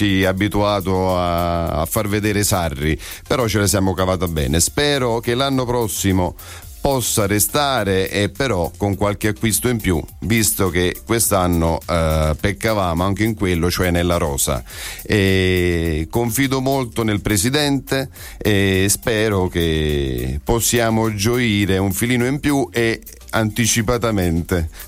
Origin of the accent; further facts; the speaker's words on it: San Martino Valle Caudina, Campania, Italy; sono della provincia di Avellino, precisamente Valle Caudina, in un paese che si chiama San Martino, Valle Caudina.